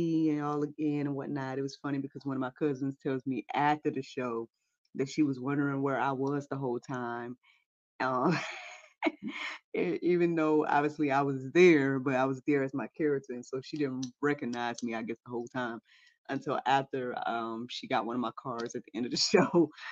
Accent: Jackson, United States; Went all the way down to Jackson, my hometown, to do a show for my cousin's 70th birthday.

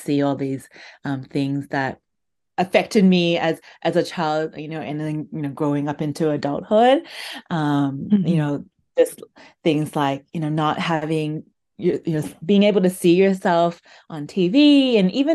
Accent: Australia; also born or lived in Malaysia; now in Toronto, Canada; I live in Toronto and I grew up in Australia, but I was actually born in Malaysia.

